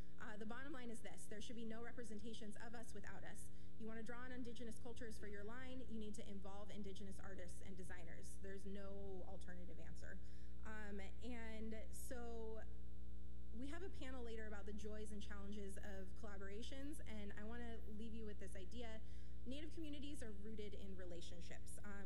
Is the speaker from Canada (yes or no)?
no; Ireland; But I'm Irish and we were oppressed